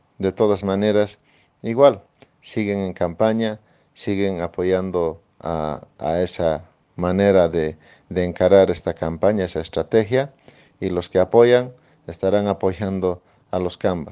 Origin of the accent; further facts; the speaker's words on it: Potosí, Bolivia; porque yo soy candidato potosino